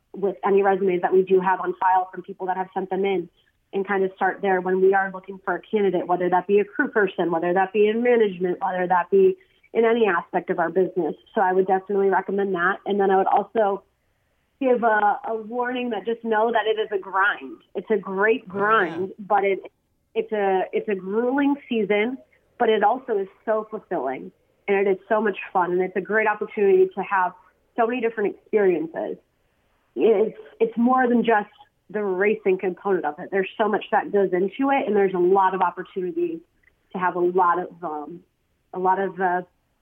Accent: Illinois, United States; I grew up in the Chicagoland area.

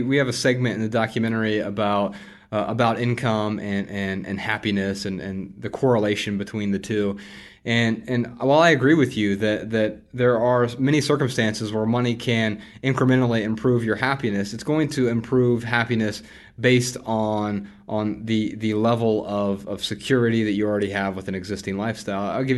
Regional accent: Dayton, Ohio, United States; I grew up really poor in Dayton, Ohio, on food stamps and welfare, government assistance, you know, WIC programs

